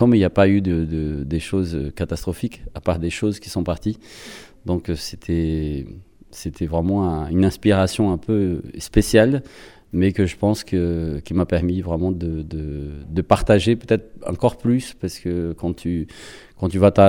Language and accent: French; Brazil; French is a second language; now in France; À chaque fois que je dis quelque part, je suis brésilien